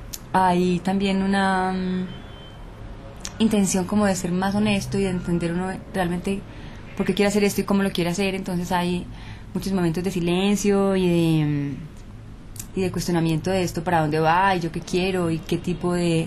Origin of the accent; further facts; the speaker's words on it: Antioquia, Colombia; yo soy una cantante paisa que lleva muchos años metida en este cuento